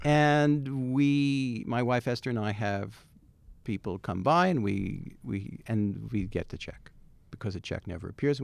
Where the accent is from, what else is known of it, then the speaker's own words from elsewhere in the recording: New Jersey, United States; And you know, so I grew up in Jersey, and there was a deli about a town away from me called Tabachnik's